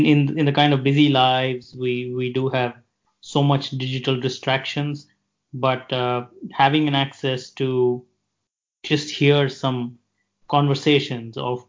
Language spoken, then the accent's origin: English; India; born there; So, you know, I was born in India, in a small city, which, you know, was far away from a metro culture.